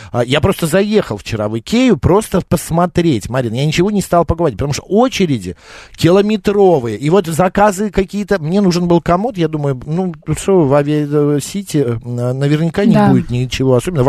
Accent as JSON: {"language": "Russian", "region": "Moscow", "country": "Russia", "said": "I'm from in Russia, in Moscow."}